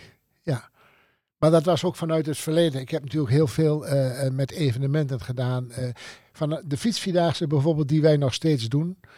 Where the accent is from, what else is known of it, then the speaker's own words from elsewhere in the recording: Almelo, Overijssel, Netherlands; 69 jaar, geboren en getogen in Almelo.